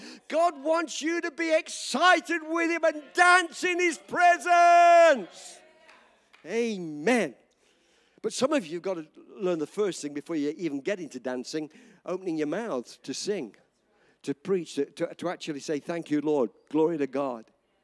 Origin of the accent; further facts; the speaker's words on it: England, United Kingdom; I'm an Englishman. Very reserved, not outgoing at all.